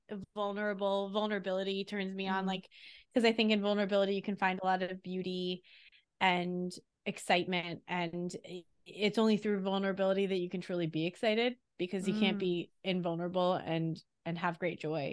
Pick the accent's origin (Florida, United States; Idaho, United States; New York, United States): New York, United States; I grew up on Long Island. I went to private school. I went to NYU. I worked in tech for a long time, lived in Queens for a while.